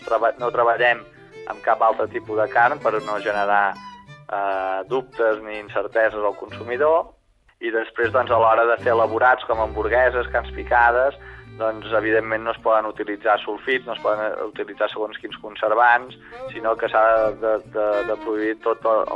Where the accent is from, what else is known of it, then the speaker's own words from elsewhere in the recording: Catalonia, Spain; som del Ripollès, som de Can de Manu.